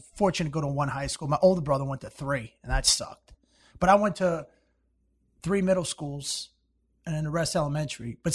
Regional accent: New Jersey, United States; born there; I was born in New Jersey

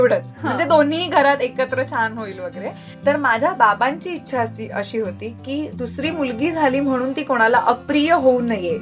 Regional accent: Mumbai, Maharashtra, India; मी दादरच्या चाळीत वाढले आणि आमची चाळ अशी यू शेप मध्ये होती

